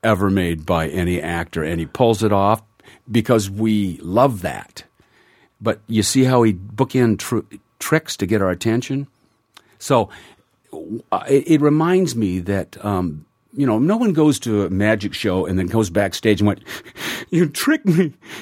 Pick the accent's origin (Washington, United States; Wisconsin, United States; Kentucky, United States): Washington, United States; Seattle; now in Los Angeles, United States; So I came back to the States, took a job up in my hometown of Seattle